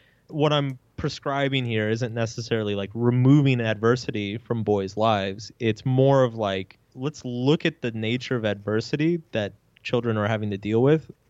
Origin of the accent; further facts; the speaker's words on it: Texas, United States; looking back when I was a kid and an adolescent, I grew up in Texas, which is like, as you can imagine, is not the most like progressive place in the world.